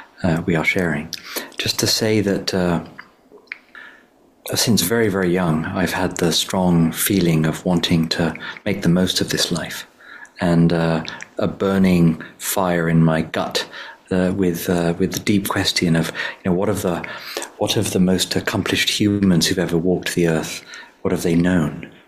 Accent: England, United Kingdom; But yeah, so I grew up in England.

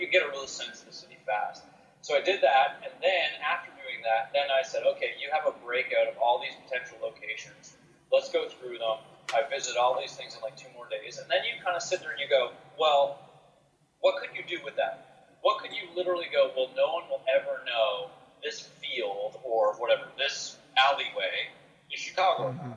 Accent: Toronto, Ontario, Canada; watching the Toronto Raptors, my hometown team, win

